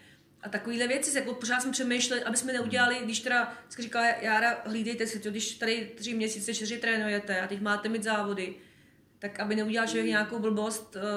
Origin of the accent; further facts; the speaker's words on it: Žleby, Central Bohemian Region, Czechia; ta bydlela kousek vedle mě ve Žlebech, jsem pocházela ze Žlebu.